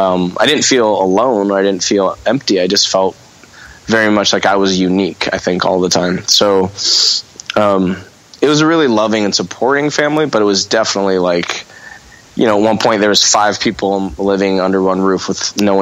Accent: Manhattan Beach, California, United States; I grew up in Redondo till I was about 9. And then my mom, through her first marriage, she saved up a whole bunch of money and had a house in Manhattan Beach that she built herself.

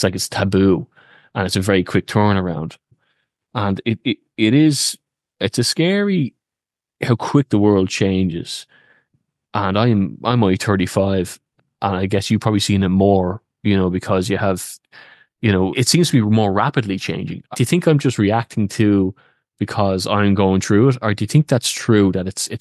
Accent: Ireland; Ireland, and we said our prayers going to school

